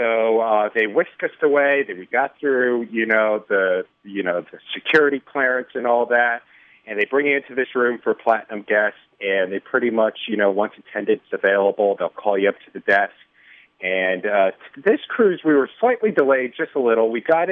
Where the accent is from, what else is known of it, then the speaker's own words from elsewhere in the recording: Connecticut, United States; now in Chicago, United States; Originally from Connecticut.